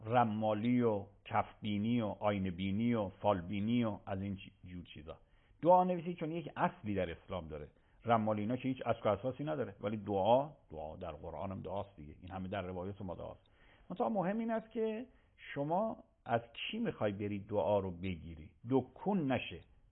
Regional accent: Qom, Iran; گاهی من رد میشم تو همین شهر خودمون، شهر مقدس قم

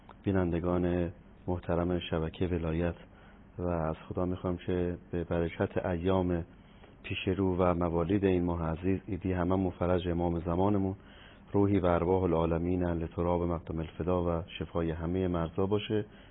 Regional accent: Qom, Iran; بله من قمی هستم.

